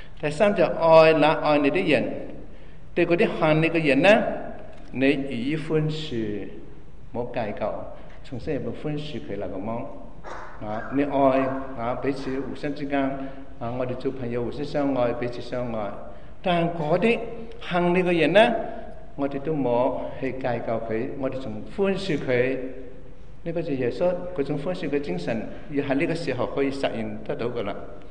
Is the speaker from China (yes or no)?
yes; China; 我们中国有很多好的传统